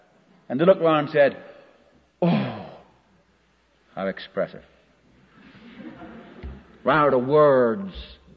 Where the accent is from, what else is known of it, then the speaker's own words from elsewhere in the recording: Tacoma, Washington, United States; Of course, Tacoma being my hometown, it couldn't be Rainier, it was Tacoma.